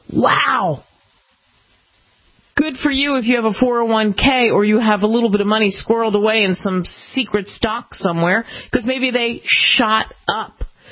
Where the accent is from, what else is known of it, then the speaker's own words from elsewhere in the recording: United States; As an American, you wouldn't want to make that trip to Venezuela.